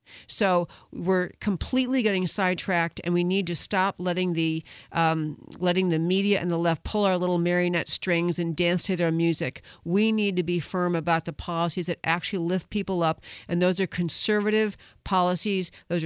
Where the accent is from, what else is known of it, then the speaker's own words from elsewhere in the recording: New York, United States; also born or lived in California; Now, I have to tell you, I grew up in New York. I spent a lot of my adult life in California.